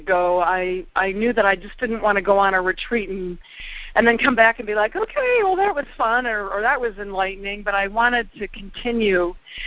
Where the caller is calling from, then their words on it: Ohio, United States; from Ohio.